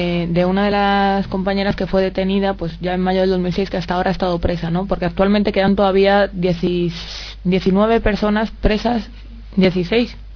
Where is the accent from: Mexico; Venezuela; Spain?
Spain; aparte de la represión estructural que sufrimos aquí como españolas por las autoridades españolas